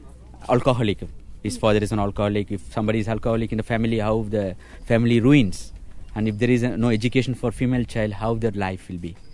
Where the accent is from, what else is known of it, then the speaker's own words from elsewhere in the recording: Kuilapalayam, Tamil Nadu, India; English is a second language; I'm from Quilapalyam, and I live near New Creation.